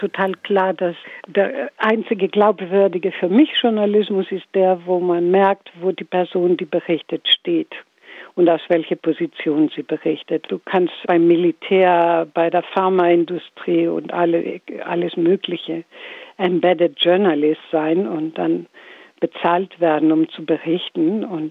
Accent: Greece; German is a second language; moved away as an adult; now in Hamburg, Germany; Ich bin Griechin und lebe seit 40 Jahren in Hamburg als Griechin

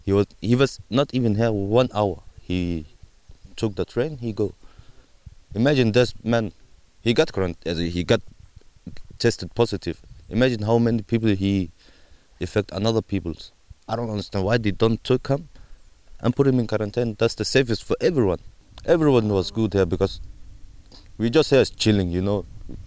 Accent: Somalia; English is a second language; You're from Deutschland, I'm from Somali.

